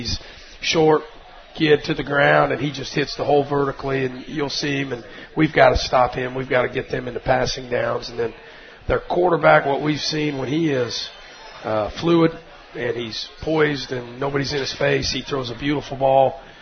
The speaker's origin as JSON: {"language": "English", "town": "Maryville", "country": "United States", "tie": "born or raised there", "said": "I grew up in Maryville, lived in Maryville my whole life."}